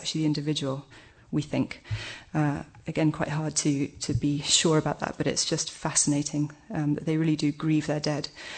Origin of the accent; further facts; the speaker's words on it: Lesotho; I was brought up in Lesotho, as I said, and both my parents were teachers.